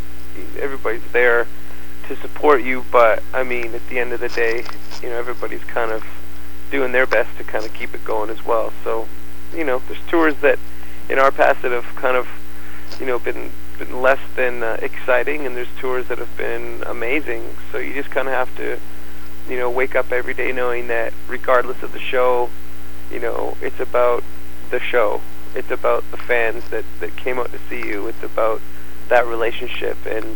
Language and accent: English; Canada; It's tough being Canadian and just crossing the border